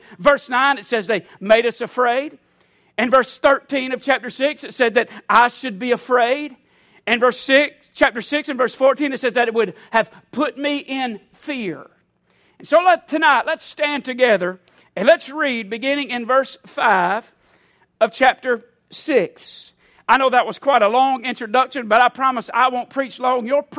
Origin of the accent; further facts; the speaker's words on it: South Carolina, United States; Listen, I'm from South Carolina.